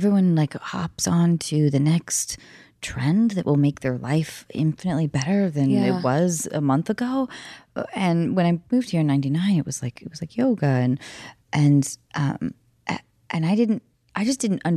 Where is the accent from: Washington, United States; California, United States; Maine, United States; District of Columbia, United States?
Washington, United States; Seattle; I grew up in Seattle or north of Seattle, I should say. Seattle always sounds way too. Like hip for where I actually grew up.